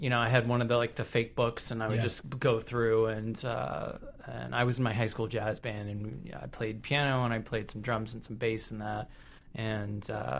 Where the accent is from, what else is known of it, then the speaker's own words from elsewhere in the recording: Palo Alto, California, United States; I grew up in Palo Alto, California.